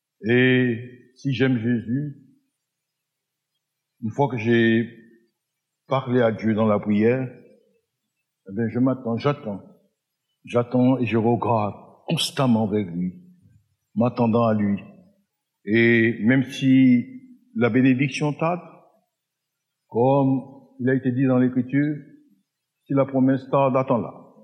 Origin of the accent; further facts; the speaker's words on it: Martinique; Et chez nous, en Martinique, à la campagne, nous étions dans un petit lieu. Oh, j'étais heureux dans ma jeunesse, dans mon enfance, mais c'était à la campagne